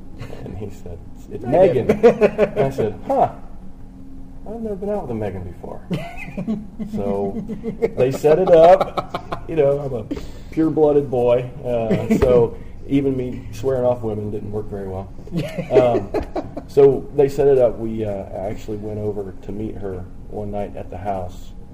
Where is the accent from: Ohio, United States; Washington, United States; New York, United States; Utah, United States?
Ohio, United States; Born and raised and hardly ever left. Well, actually, I've left a lot, but in Ohio.